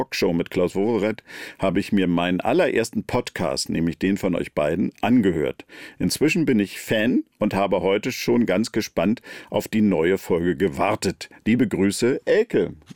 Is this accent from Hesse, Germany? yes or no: no; Berlin, Germany; Also ich bin Berliner und bleibe Berliner.